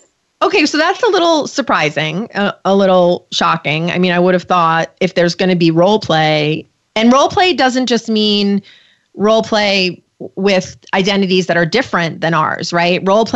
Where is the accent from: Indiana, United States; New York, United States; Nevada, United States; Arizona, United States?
New York, United States; I grew up in New York, so you might say, well, yeah, I mean, if you grew up on Long Island, you just met only Jewish people. But I actually grew up in an all-white Christian town with no Jewish people.